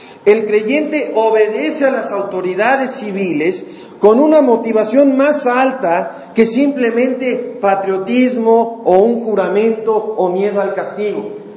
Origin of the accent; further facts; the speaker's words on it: Mexico; como ciudadanos, como mexicanos